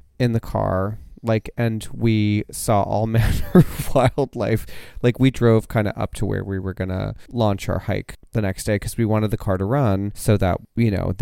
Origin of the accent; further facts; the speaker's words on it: New Jersey, United States; And we're like, oh yeah, we're from New Jersey.